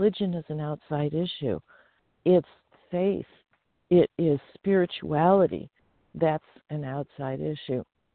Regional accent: California, United States; I'm from the Sierra foothills in Northern California.

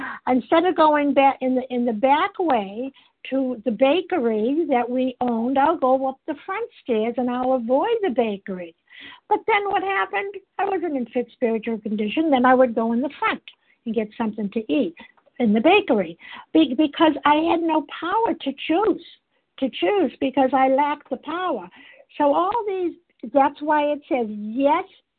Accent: Massachusetts, United States; I'm from Massachusetts

